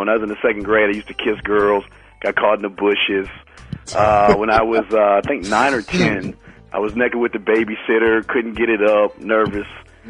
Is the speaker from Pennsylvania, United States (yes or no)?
no; Maryland, United States; now in Texas, United States; I'm calling from Texas, man. Originally from Maryland, but calling from Texas.